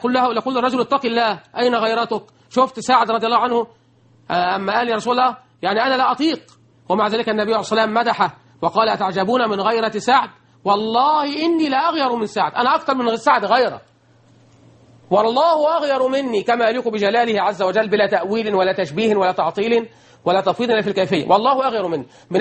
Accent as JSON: {"language": "Arabic", "country": "Egypt", "said": "كتب الحديث اللي في أوروبا محفوظة، كما عندنا في مصر، كما في الأزهر"}